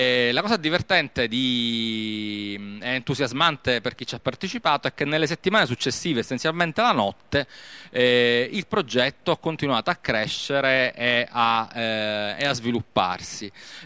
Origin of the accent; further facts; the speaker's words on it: Sicily, Italy; sono siciliano, la cosa mi ha toccato tanto per ovvi motivi.